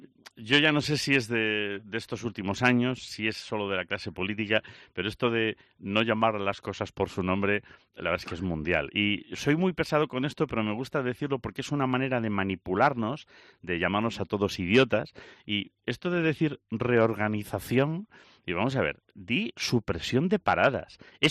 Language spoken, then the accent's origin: Spanish; Lugo, Galicia, Spain; a mí Lugo, que es mi tierra natal